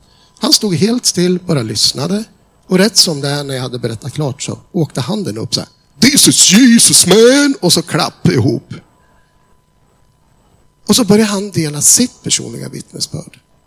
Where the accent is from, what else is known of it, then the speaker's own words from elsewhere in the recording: Sweden; Vi berättar att vi kommer ifrån Sverige.